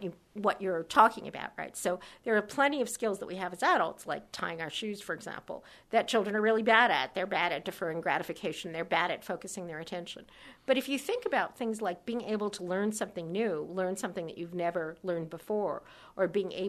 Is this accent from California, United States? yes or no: yes; California, United States; But I come from California, where we're not too good at irony.